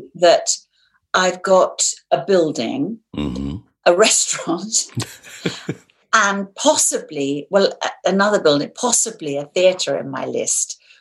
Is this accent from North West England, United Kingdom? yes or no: no; London, United Kingdom; I was born in the middle of London. I grew up in London. And I lived for the first 6 years of my life in a little flat in a converted top floor of a house in northwest London